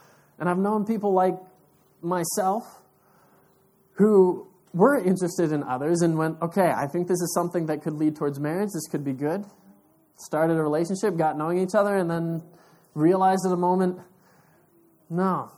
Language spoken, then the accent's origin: English; United States; born there; till I realized I was born in the United States and that's not even allowed.